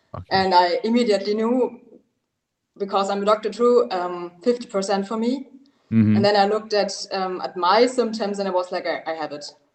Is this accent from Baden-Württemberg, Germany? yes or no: no; Bavaria, Germany; English is a second language; So I'm from Germany, as you already told, and from the south of Germany, like near Nuremberg and Munich.